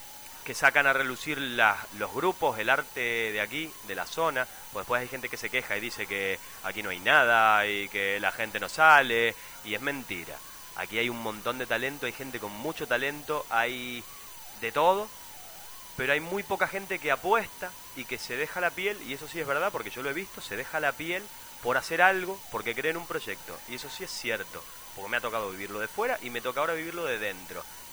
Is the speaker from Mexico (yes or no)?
no; Saudi Arabia; Spanish is a second language; Pues soy extranjero, ¿eh? Soy de Arabia Saudita.